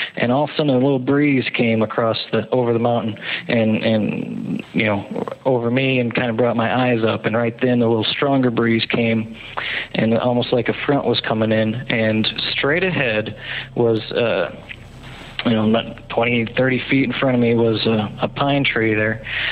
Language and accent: English; Minnesota, United States; I mean, I'm from Minnesota. You get mosquitoes and walleye mainly there.